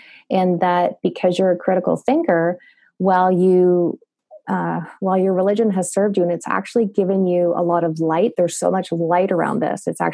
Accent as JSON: {"language": "English", "country": "Canada", "accent": "Canadian", "said": "I just heard my Canadian accent there."}